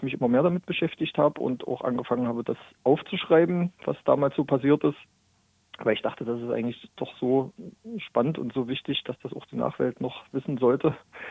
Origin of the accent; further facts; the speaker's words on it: Halle, Saxony-Anhalt, Germany; born there; Ich bin 1964 in Halle an der Saale geboren